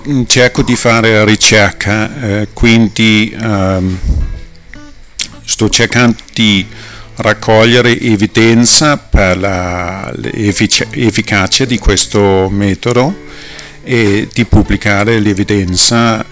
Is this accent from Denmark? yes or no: yes; Denmark; Italian is a second language; now in Italy; Ma io sono danese e da diversi anni ho fatto ricerca.